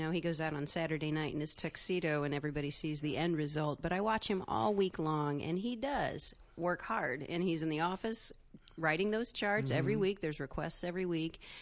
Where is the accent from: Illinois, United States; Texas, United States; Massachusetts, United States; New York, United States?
Illinois, United States; Peoria; I grew up in Illinois, in Peoria, and went to college and school there, and then moved to Chicago.